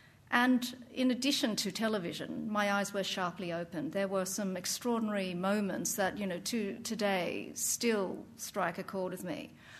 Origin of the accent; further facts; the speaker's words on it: South Africa; born there; I was born in South Africa, a privileged white kid from an English-speaking background, the eldest of 4, by 10 minutes. I'm a twin